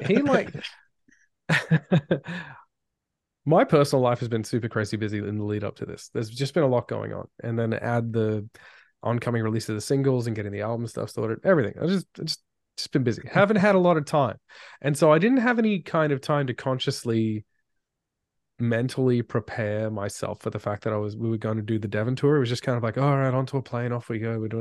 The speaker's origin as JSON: {"language": "English", "country": "Australia", "said": "even as an Aussie, when you think about traveling to the US"}